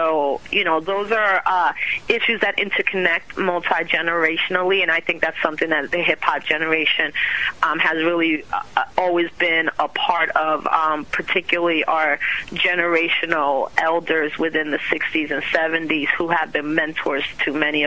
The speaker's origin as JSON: {"language": "English", "region": "New York", "country": "United States", "tie": "born or raised there", "said": "even though I live in North Carolina and participated here in early voting on Sunday. New York is my hometown, and I'll be there."}